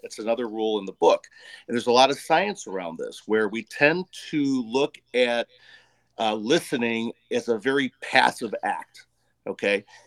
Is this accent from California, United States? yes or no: no; Berwyn, Illinois, United States; I grew up in Berwyn, western suburb of Chicago